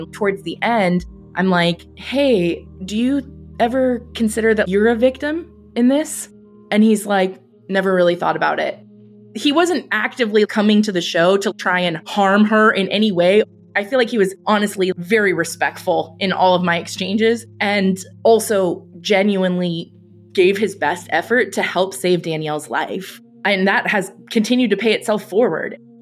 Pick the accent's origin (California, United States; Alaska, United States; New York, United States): California, United States; she has a regional accent, which I'm from California.